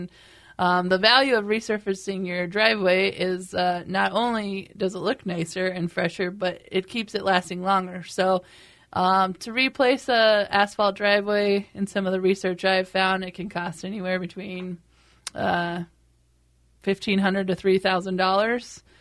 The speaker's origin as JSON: {"language": "English", "region": "Colorado", "country": "United States", "lives_now": "Twin Cities, United States", "said": "so I'm originally from Colorado and I did not know how to manage a asphalt driveway when I moved to the Twin Cities."}